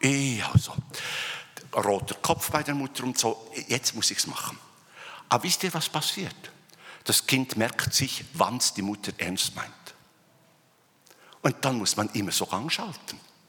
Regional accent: Bern, Switzerland; ich komme ja aus dem Kanton Bern und man spricht ja von uns, dass wir etwas langsam sind.

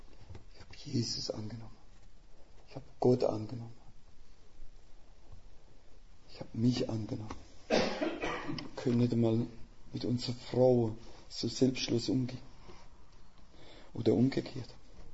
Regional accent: Rhineland-Palatinate, Germany; Ich komme aus Rheinland-Pfalz

